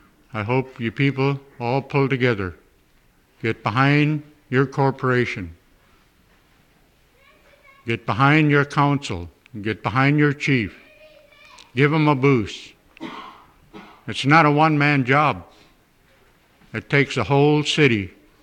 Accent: Stevens Village, Alaska, United States; also born or lived in Tanana; I was born and raised in Tanana, Alaska. I was born in Tanana and raised in Stephen Village. Stephen Village is home to me and will always be a home to me.

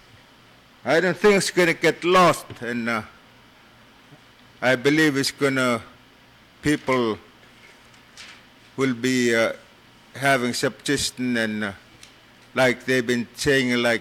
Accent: Kotlik, Alaska, United States; and I'm from Kotlik

